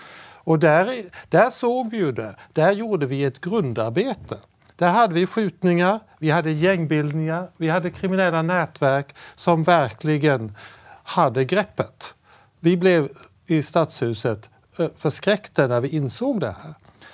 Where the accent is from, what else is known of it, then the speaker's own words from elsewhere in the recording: Södertälje, Stockholm County, Sweden; Jag skulle vilja berätta en lite mer positiv bit från min hemstad Södertälje.